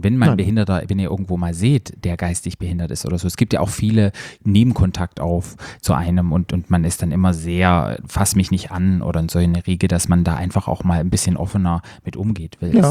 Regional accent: Baden-Württemberg, Germany; wo ich aufgewachsen bin, bei uns im Schwarzwald

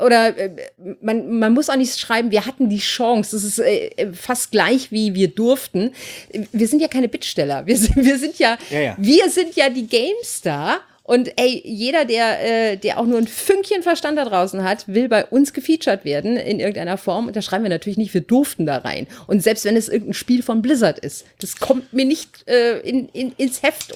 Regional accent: North Rhine-Westphalia, Germany; Ich komme aus der Gegend

